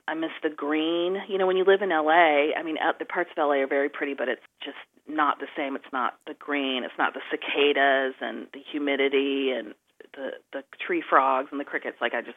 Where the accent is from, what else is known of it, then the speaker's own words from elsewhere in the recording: North Carolina, United States; I just think that Andy Griffith was really honing in on the same stuff that I enjoyed about growing up in North Carolina